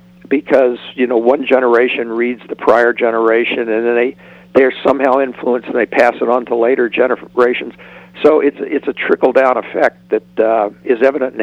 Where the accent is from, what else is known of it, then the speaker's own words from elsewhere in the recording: Louisiana, United States; now in Los Angeles, United States; Well, I'm originally from Louisiana.